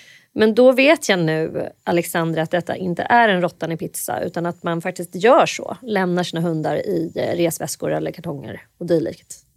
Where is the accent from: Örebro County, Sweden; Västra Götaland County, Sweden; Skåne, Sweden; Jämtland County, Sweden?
Jämtland County, Sweden; Undersåker; Min mammas hela släkt kom från Åre. Eller från Undersåker, Edsåsen, rättare sagt en liten by som ligger ett par mil utanför Åre. Och jag föddes i Åre och då bodde mina föräldrar där.